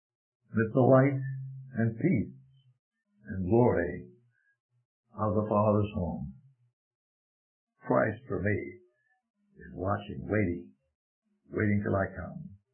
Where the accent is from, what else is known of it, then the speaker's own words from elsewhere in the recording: Bahamas; born there; I was born in the Bahamas.